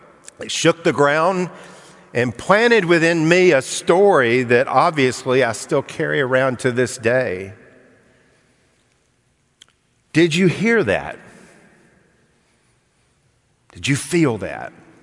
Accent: Birmingham, Alabama, United States; Birmingham, Alabama, my hometown during my high school years.

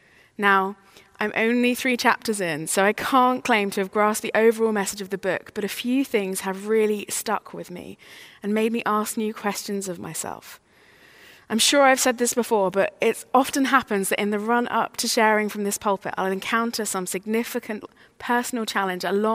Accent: United Kingdom; health, family, ministry, weather. I am British after all.

